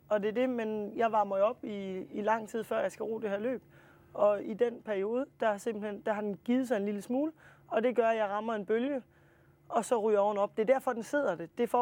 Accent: Hobro, North Denmark Region, Denmark; Nej, jeg er fra Hobro.

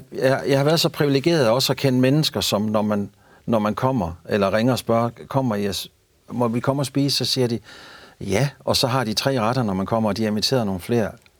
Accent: North Denmark Region, Denmark; now in Aarhus, Denmark; så vil jeg hellere være hjemme i Thy end i Aarhus.

